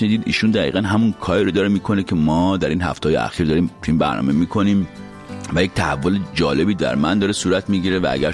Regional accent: Iran; چون ما ایرانی هستیم

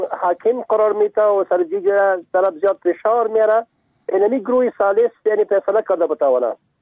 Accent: Afghanistan; به عنوان یک افغان

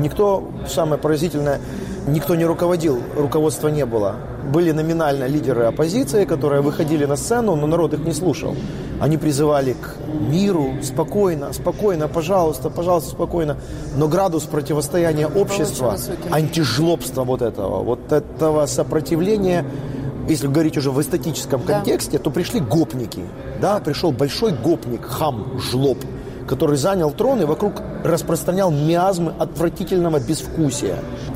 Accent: Kyiv, Ukraine

